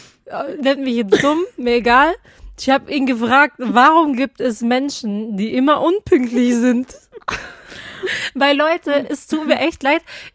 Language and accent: German; Baden-Württemberg, Germany; Als Schwabe